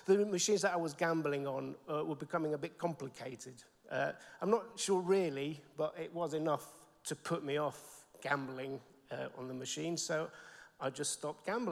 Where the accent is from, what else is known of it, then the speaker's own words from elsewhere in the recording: Peru; I was brought up in Peru, and I was baptized as a baby